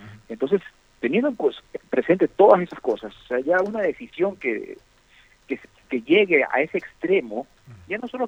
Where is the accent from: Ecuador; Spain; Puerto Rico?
Ecuador; Guayaquil, Guayas; No, yo soy de Guayaquil.